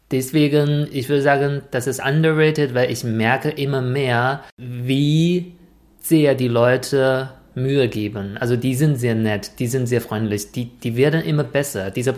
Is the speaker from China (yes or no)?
yes; China; German is a second language; aber für mich als Chinese, ich glaube, ich persönlich habe einige Dinge so sozusagen underrated.